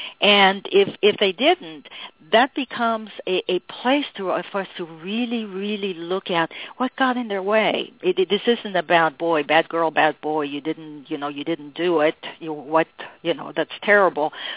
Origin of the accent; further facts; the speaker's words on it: Mexico City, Mexico; I grew up in Mexico, in Mexico City, and the street that I grew up on was called Alta Vista.